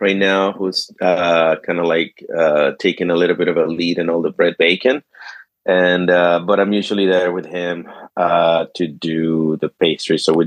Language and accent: English; Caracas, Capital District, Venezuela; now in Canada; I'm originally from Caracas.